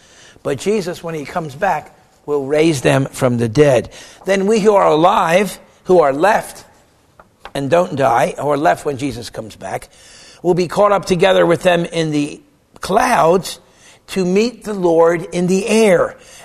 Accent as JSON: {"language": "English", "town": "St. Louis", "region": "Missouri", "country": "United States", "tie": "born or raised there", "said": "And I knew people here in my home state of St. Louis who had dear friends who moved away."}